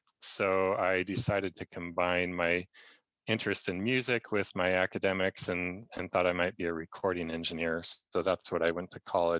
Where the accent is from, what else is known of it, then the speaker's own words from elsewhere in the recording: Port Townsend, Washington, United States; also born or lived in Seattle; I was born in Seattle, actually, but made my way home to my home in Port Townsend when I was probably 1 or 2 days old. At the time, the hospital for delivering babies was in Seattle, so that's where I was born.